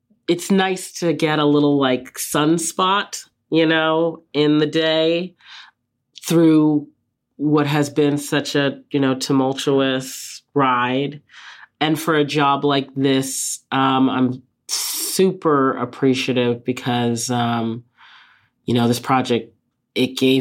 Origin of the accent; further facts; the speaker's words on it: Nigeria; And also as a Nigerian, my family is Nigerian as well.